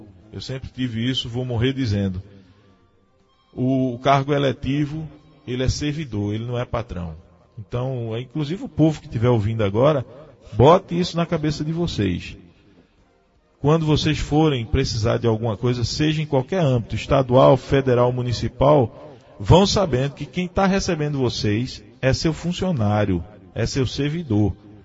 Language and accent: Portuguese; Guaraci, Brazil; Na última vez que eu estive aqui em Guaraci, dando uma volta na minha terra, agosto, né?